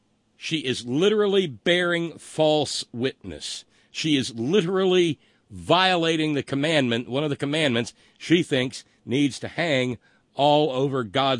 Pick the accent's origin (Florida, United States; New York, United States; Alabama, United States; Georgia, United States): Alabama, United States; when I mentioned Mo Brooks representing my hometown in Alabama.